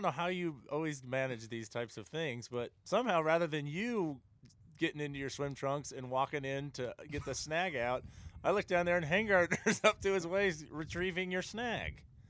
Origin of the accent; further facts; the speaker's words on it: Idaho, United States; after my football camp, my hometown, out in Idaho.